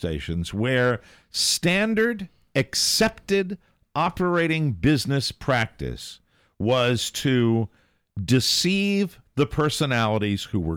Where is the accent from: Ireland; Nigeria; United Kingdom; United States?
Ireland; I'm an Irishman. I love to blame.